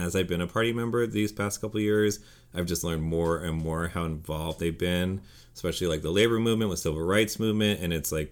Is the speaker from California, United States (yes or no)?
yes; Berkeley, California, United States; I grew up around Berkeley